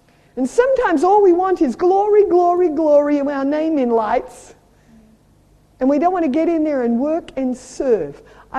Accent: Australia; moved away as an adult; now in South Africa; I know, I moved from Australia to live in South Africa.

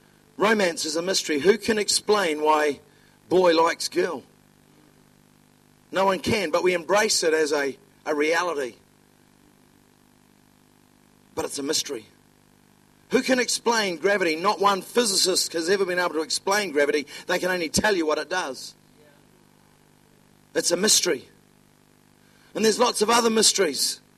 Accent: New Zealand; accent: Kiwi; the anointing travels best on a Kiwi accent. And they look at me like, wow. And I says, and I come from New Zealand.

